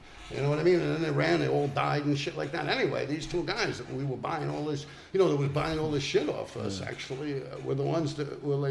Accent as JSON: {"language": "English", "town": "Manhattan", "region": "New York", "country": "United States", "said": "See, we're from Manhattan, so it's always motorcycles."}